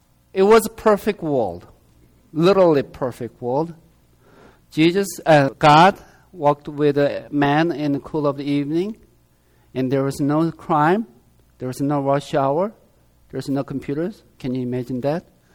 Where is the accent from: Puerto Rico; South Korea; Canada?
South Korea; I came from South Korea